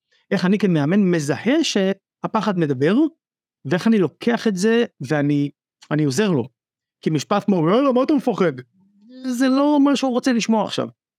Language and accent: Hebrew; Nahariya, Northern District, Israel; also born or lived in Tel Aviv; now in Haifa, Israel; אני מנהריה, אבא לשתי בנות מקסימות, גרתי בתל אביב עד גיל 46, ולפני שנה עברנו לחיפה. אני גר בבת גלים, הים נמצא ממש פה, משהו כמו 10 מטרים ממני